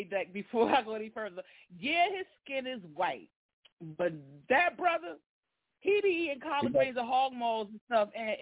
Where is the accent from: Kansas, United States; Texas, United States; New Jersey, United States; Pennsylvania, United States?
New Jersey, United States; now in North Carolina, United States; I'm from New Jersey.